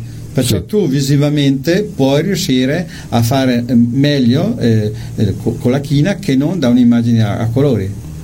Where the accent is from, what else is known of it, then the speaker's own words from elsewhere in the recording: Trentino-Alto Adige, Italy; io sono trentino, bene o male